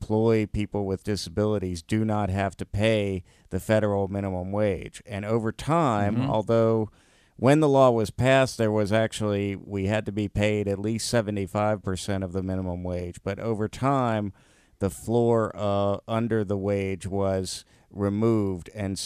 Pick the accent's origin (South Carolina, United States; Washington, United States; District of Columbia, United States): South Carolina, United States; now in Baltimore, United States; I was an Army brat growing up, and my family finally settled in South Carolina. So that's where I lived the longest before I came to Baltimore.